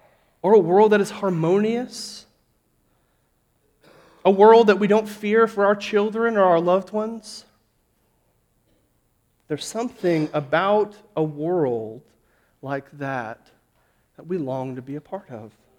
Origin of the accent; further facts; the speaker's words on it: Texas, United States; Now, you giggle, you laugh, because we're from Texas